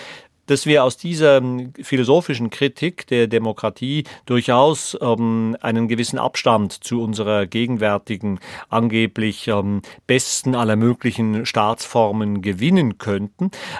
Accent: Switzerland; Es wird Sie vielleicht nicht erstaunen, dass ich als Schweizer eine große Vorliebe für das direktdemokratische System habe

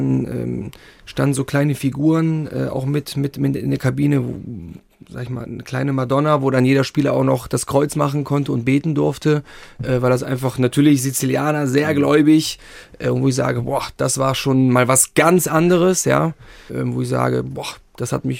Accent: Rhineland, Germany; Also gut, ich komme ja selbst aus dem Rheinland. Wir haben ja auch unseren, oder gibt es ja auch natürlich auch einen Dialekt.

